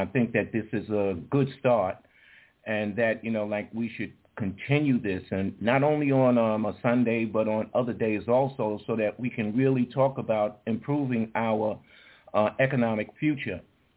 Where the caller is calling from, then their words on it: New York City, New York, United States; I'm calling from New York City.